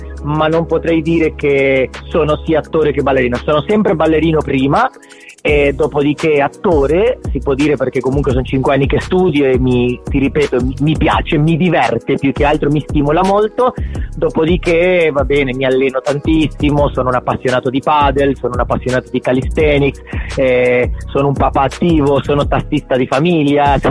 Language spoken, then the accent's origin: Italian; Uruguay; arrivo da un paese dove la cultura è proprio pollo e carne. Si può dire che io sono uruguaiano